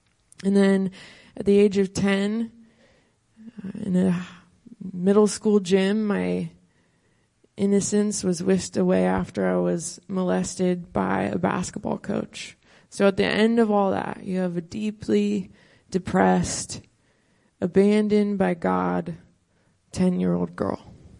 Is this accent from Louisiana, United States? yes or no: no; Portland, Oregon, United States; I'm not from here. I'm from Portland, Oregon, so maybe that gives you a little bit of context.